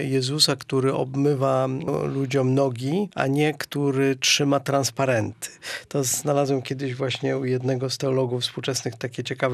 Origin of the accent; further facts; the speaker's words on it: Gdańsk, Pomeranian Voivodeship, Poland; Ja jestem gdańszczaninem, więc ja bardzo mam wielki dług wdzięczności względem tego miasta. Tutaj się wychowałem